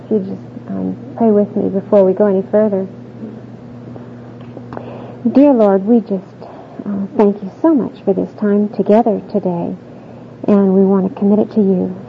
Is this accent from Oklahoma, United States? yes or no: yes; Oklahoma City, Oklahoma, United States; I'm from Oklahoma City, and I live there with my husband John and our two children